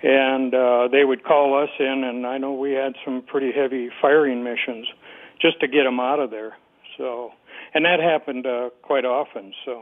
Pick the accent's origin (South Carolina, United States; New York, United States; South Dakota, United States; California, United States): South Dakota, United States; Mobridge; Yeah, I'm originally from Mobridge.